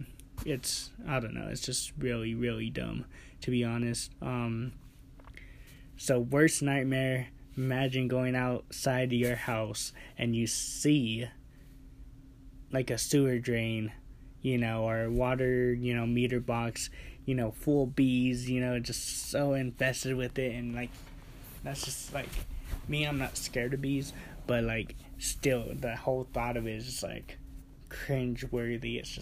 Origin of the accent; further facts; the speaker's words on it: Albuquerque, New Mexico, United States; we're from Albuquerque, New Mexico, so of course we're just going to cover news in New Mexico and Albuquerque